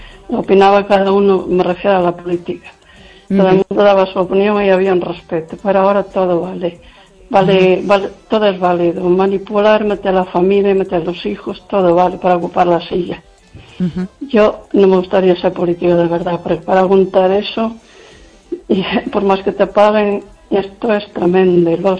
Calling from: Lugo, Galicia, Spain

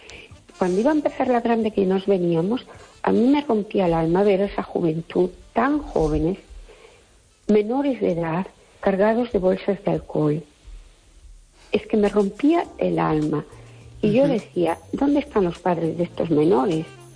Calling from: Perlío, Galicia, Spain; de Perlío, ¿qué tal?

